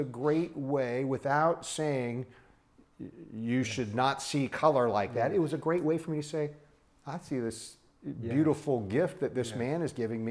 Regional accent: California, United States; Because I grew up in the San Francisco area, loved the Oakland Raiders.

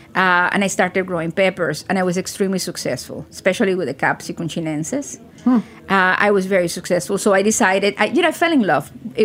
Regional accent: Cuba; I'm from Latin America, so I'm Cuban.

